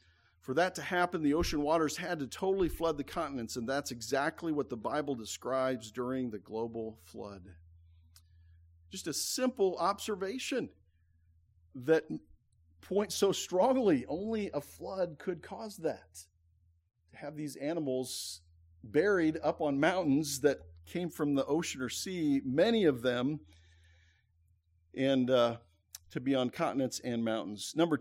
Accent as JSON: {"language": "English", "region": "Nebraska", "country": "United States", "said": "We went to seminary in California. We're from Nebraska, so we flew back and forth a number of times."}